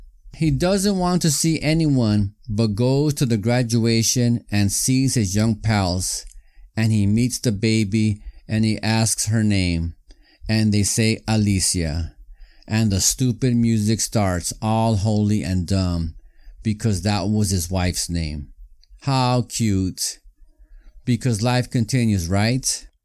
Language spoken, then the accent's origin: English; East Los Angeles, California, United States; Plus, I grew up in East Los, so Mexico was not that foreign to this Chicano.